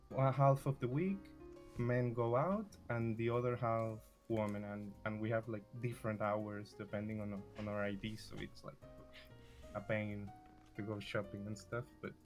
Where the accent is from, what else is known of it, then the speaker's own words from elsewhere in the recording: Venezuela; because I come from Venezuela and I certainly wasn't gonna pay